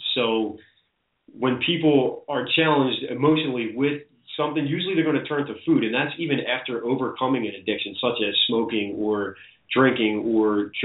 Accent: Conshohocken, Pennsylvania, United States; I am from Conshohocken, Pennsylvania, so I'm based out of Conshohocken currently.

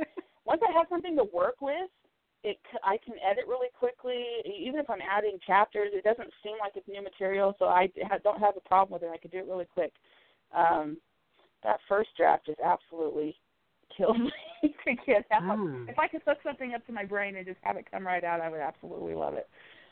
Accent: California, United States; I grew up in California, about 40 minutes away from San Francisco, so that's one of my favorite cities.

